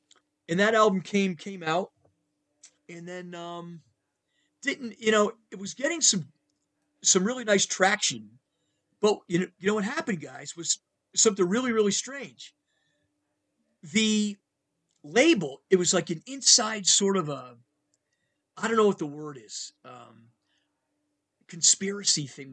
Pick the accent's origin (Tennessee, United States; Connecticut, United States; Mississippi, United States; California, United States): Connecticut, United States; Stamford; And Felix lived in Danbury, Connecticut, and I was from Stamford, Connecticut, and I met Felix